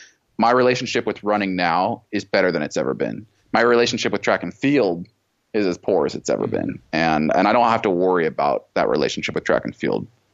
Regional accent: Boise, Idaho, United States; Well, I was raised in Boise.

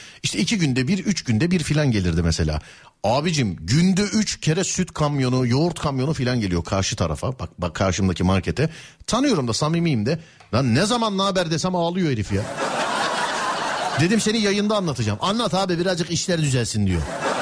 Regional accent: Istanbul, Turkey; Biz İstanbullular olarak öyle diyebiliriz.

